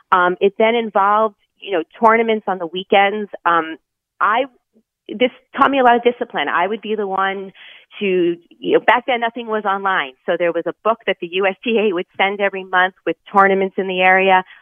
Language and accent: English; New York, United States; So I grew up on Long Island on the North Shore in quite the competitive environment, both for academics and athletics.